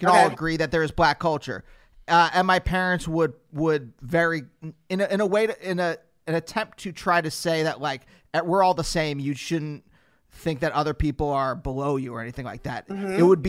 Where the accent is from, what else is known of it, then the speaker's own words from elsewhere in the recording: Pennsylvania, United States; In Pennsylvania in the 80s and the 90s, right?